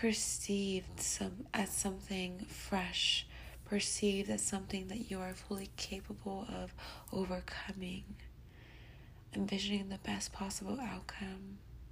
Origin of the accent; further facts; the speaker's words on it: Los Angeles, California, United States; I'm from Los Angeles, born and raised.